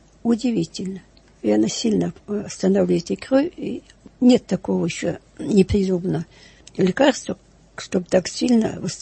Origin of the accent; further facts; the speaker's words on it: Tula Oblast, Russia; Я из Тульской области, недалеко от города Ефремова.